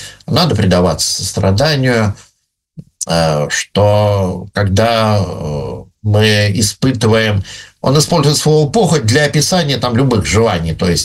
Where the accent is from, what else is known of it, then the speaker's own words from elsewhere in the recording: Severomorsk, Murmansk Oblast, Russia; я вырос в Североморске, в Мурманской области, у нас полярная зима, я ее очень люблю.